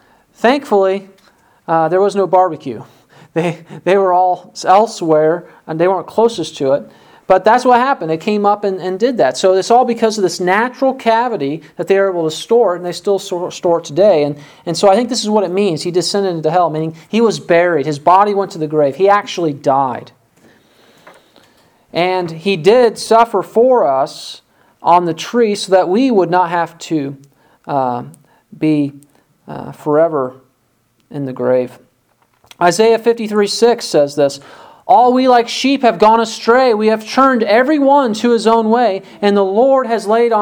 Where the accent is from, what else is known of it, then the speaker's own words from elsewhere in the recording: Waverly, United States; where I grew up in Waverly